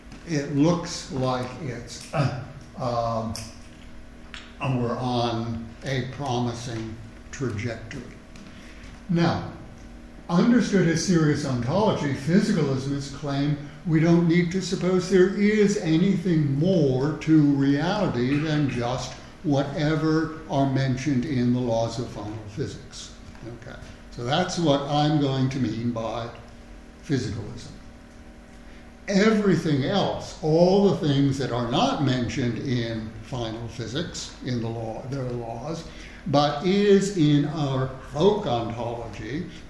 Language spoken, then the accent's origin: English; United States; And I'm obviously an American, and in the United States we see all sorts of nice little illustrations